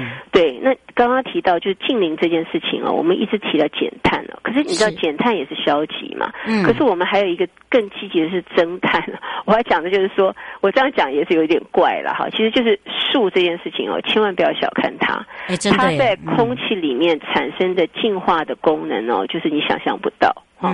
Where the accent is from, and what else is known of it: Taiwan